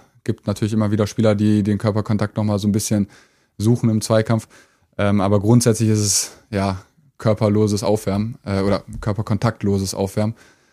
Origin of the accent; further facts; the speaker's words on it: Brauweiler, North Rhine-Westphalia, Germany; also born or lived in Bielefeld; Ich bin in Bielefeld geboren, aber aufgewachsen in der Nähe von Köln, in Brauweiler